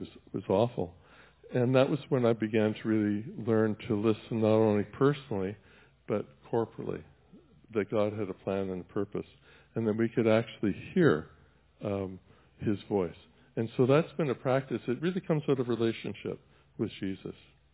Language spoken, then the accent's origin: English; Canada; In Canada, we sort of hide our racism, but the idea was in my hometown, anybody of color had to be out by sunset.